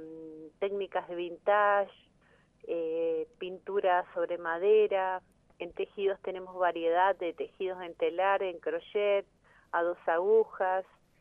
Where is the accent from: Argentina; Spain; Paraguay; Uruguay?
Argentina; Patagonia; si bien la mayor cantidad somos de la Patagonia